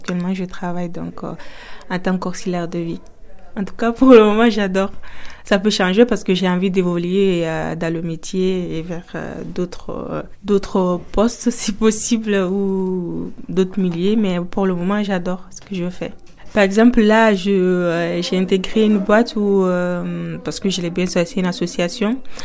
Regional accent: Conakry, Guinea; Je viens de la Guinée, Conakry, c'est l'Afrique de l'Ouest, et j'ai 24 ans.

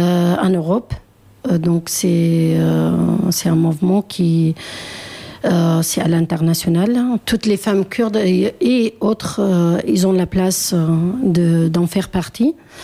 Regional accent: Derik, Al-Hasakah Governorate, Syria; Donc je suis de Derik, pas très loin de Tigre.

